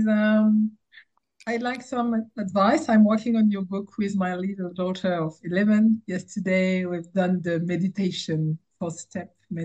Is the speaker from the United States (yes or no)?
no; Guadeloupe, France; English is a second language; from Guadeloupe. I'm French.